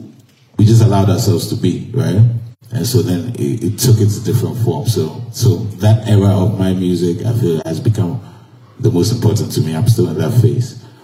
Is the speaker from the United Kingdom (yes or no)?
no; Ghana; because I grew up in Ghana where being black, I didn't have to question it.